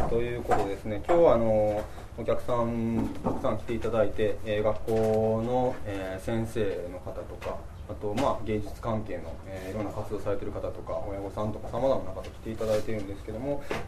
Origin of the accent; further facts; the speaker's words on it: Osaka, Japan; 大阪生まれ大阪育ちの、